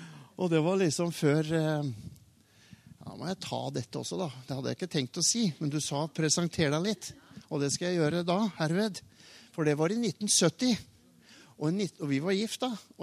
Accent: Porsgrunn, Telemark, Norway; vi har født og oppvokst i Porsgrunn, jeg på vestsiden og hun på østsiden. Hun var ureder og jeg var Porscher.

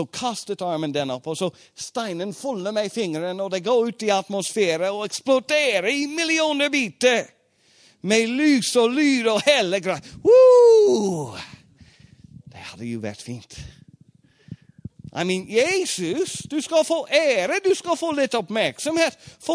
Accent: United States; Swedish is a second language; Jag är en modern man. Och jag är en amerikane.

